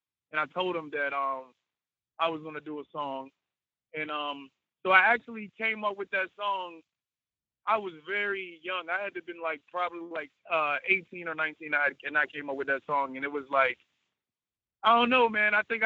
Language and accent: English; Hopewell, Virginia, United States; You know, I'm from Hopewell, Virginia. Frank's from Petersburg. It's like right next to each other, and we're also rivalries.